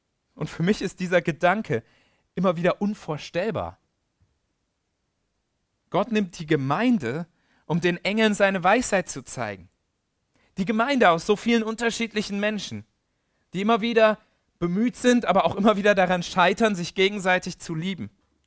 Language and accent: German; Germany; gestern haben wir als Deutsche daran gedacht, dass vor 30 Jahren die Mauer zwischen Deutschen und Deutschen gefallen ist.